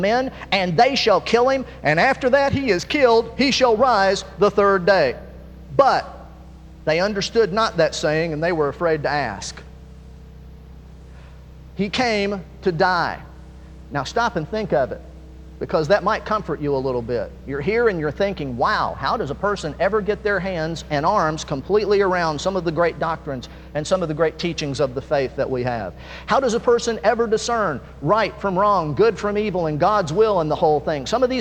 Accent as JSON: {"language": "English", "region": "Indiana", "country": "United States", "said": "I'm from Indiana, but that's the way it works where I'm from."}